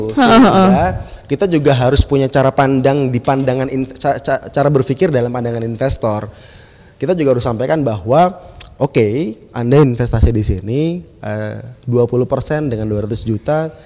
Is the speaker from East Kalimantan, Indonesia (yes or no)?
yes; Bontang, East Kalimantan, Indonesia; dari kecil saya SMA di Bontang